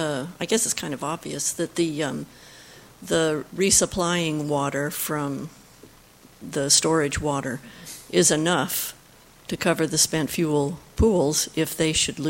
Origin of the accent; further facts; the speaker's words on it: San Luis Obispo, California, United States; from San Luis Obispo.